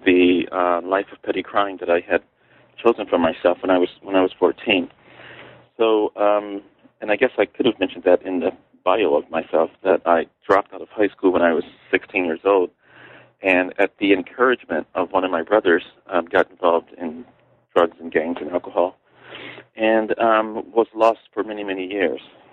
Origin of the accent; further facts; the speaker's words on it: Chicago, Illinois, United States; I was born and raised in Chicago of blind parents.